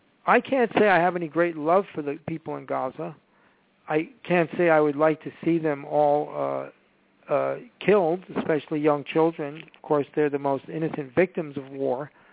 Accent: United States; I have to say, as an American, I am just disgusted

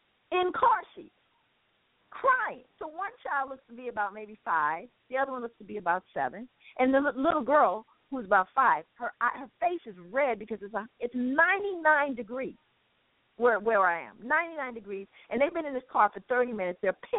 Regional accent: Los Angeles, California, United States; So I'm stopping, you know, I'm from South Central.

